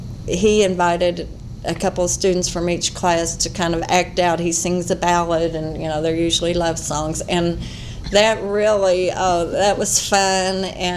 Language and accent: English; Kentucky, United States; when he realized I was from Greene County, he got all excited and was questioning him about Jane Todd Crawford.